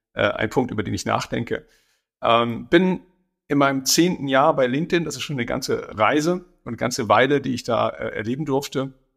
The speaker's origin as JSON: {"language": "German", "region": "Northern Germany", "country": "Germany", "said": "Ich bin ein Norddeutscher, insofern ist auch die lokale Nähe da sehr, sehr groß."}